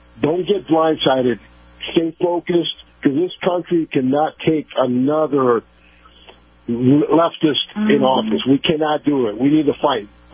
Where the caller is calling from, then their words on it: Tampa, Florida, United States; I'm calling from Tampa.